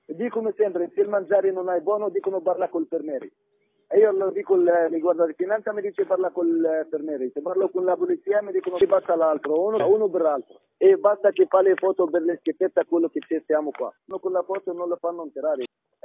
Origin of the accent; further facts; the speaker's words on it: Egypt; Italian is a second language; Perché io sono egiziano.